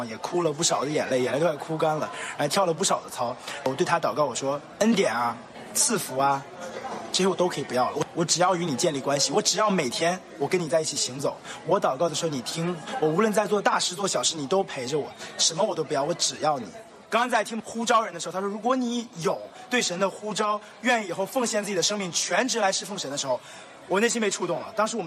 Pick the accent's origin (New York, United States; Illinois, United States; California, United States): New York, United States; 我来自纽约，